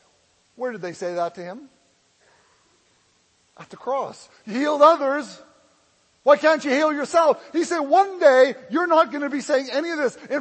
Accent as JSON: {"language": "English", "country": "Canada", "also_born_or_lived": "Great Britain", "moved": "as an adult", "said": "When I was 18, I moved from Canada to Great Britain."}